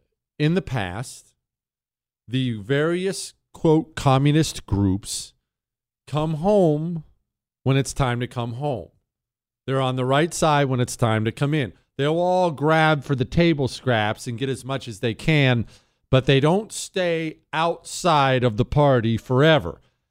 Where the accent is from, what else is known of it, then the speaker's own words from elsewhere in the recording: Rust Belt, United States; I know all kinds of these people because I grew up in the Rust Belt.